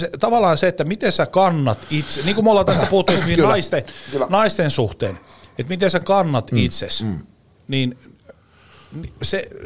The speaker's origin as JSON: {"language": "Finnish", "town": "Oulu", "region": "North Ostrobothnia", "country": "Finland", "said": "Oulun keskustassa, mistä olen kotoisin"}